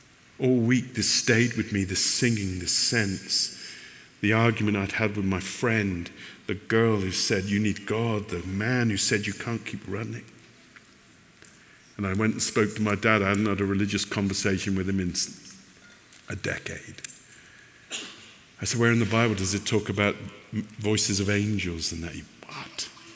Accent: South West England, United Kingdom; I was from the West Country in England, south of Bristol, and I was a butcher.

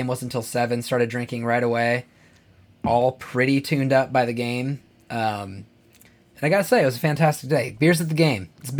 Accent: Montana, United States; We grew up in Montana. I mean, the team's Cat and Grizz.

